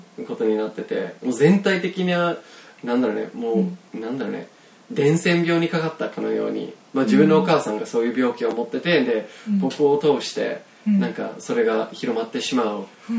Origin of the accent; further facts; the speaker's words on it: Kitchener, Ontario, Canada; で僕は、まあ、トロントじゃなくてあのキッチナーっていう、まあ、うん、人口が20万人ぐらいの町で生まれ育ったんだけど